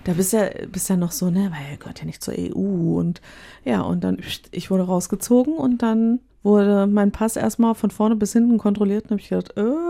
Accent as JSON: {"language": "German", "country": "Germany", "said": "Im Klagen sind wir Deutsche, glaube ich, relativ hoch."}